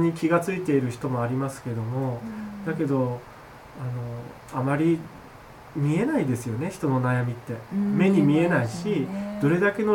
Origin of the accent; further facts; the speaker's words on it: Chiba, Japan; 私千葉県出身なんですけども